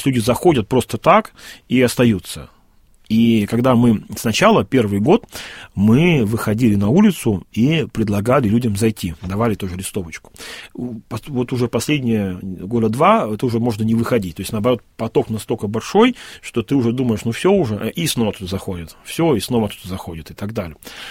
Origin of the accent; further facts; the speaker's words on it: Yaroslavl, Yaroslavl Oblast, Russia; самый наикореннейший из коренейших ярославцев.